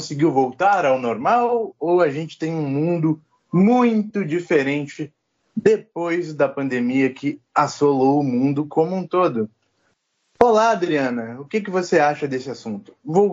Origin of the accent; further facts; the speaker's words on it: Brazil; como saía com facilidade para nós que somos aqui do Brasil